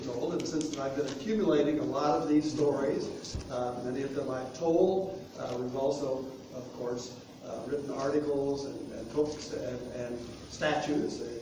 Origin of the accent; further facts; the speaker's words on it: Vincennes, Indiana, United States; I feel that I am very fortunate to have been born and raised in Vincennes.